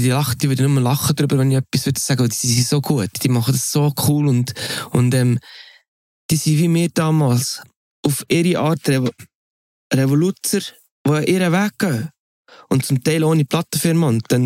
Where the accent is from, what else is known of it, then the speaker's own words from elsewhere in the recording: Switzerland; als Schweizer Mundartmusiker